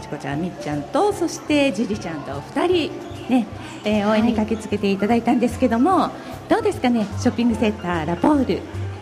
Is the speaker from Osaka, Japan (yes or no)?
yes; Osaka, Japan; 私も大阪出身なのでね、まあ、大阪にっていうふうにも考えてもいいんですけど